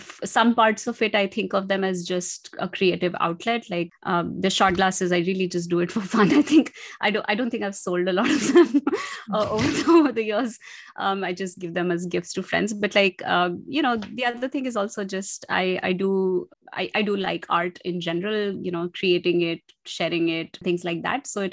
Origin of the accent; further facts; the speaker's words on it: India; Like one, you know, I'm Indian.